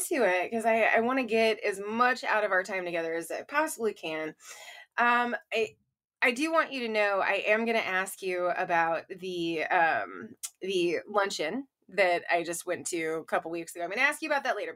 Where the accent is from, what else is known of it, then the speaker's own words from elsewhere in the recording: St. Louis, Missouri, United States; so I'm originally from St. Louis.